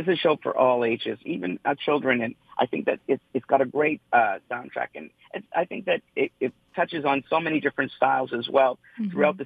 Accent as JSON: {"language": "English", "country": "Canada", "lives_now": "United States", "said": "being a Canadian, I live down in the States, but to be back home in Canada"}